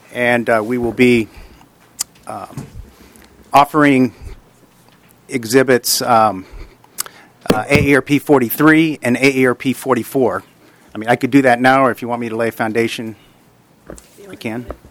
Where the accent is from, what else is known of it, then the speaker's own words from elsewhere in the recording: Missouri, United States; first, on the two utilities you list for my home state of Missouri there, are those not the two utilities that are merged now?